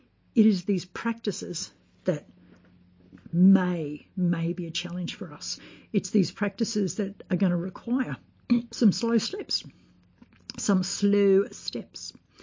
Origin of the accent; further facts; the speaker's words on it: Australia; as an Australian researcher, that's all readily available to me.